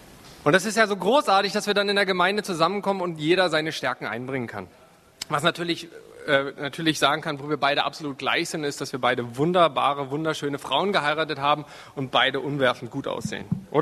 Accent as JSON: {"language": "German", "region": "Mecklenburg-Vorpommern", "country": "Germany", "said": "obwohl ich meine Heimat ja sehr, sehr liebe und die Natur und die Menschen dort, weiß ich aber auch, was die Sünde mit mir in Mecklenburg gemacht hat."}